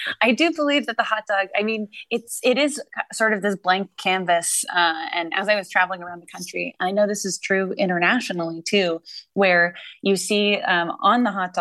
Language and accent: English; New England, United States; I like the New England buns. I'm from New England.